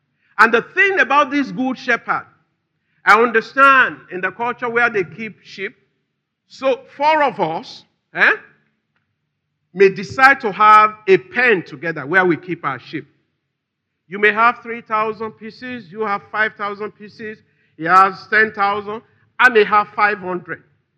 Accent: Nigeria; I am not a Yoruba man. I am a kingdom man. I am not an Hausa man. I am a Nigerian.

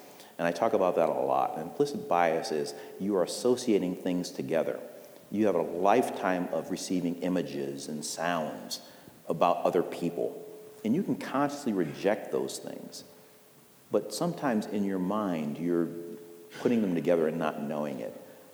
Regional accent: Stamford, Connecticut, United States; born and raised in Stanford.

